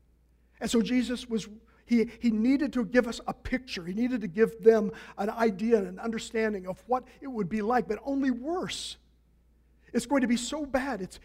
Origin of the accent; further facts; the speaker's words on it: Kansas City, United States; because I know when I grew up in Kansas City as a teenager, I loved taking the trash out